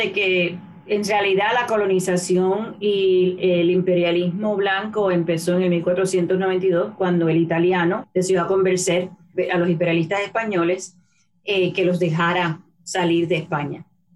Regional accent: Puerto Rico; Muchos de nosotros como puertorriqueños sí estuvimos hechizadas con esos conceptos.

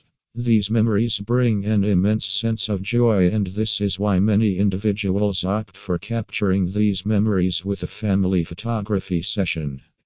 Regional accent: Singapore; from Singapore.

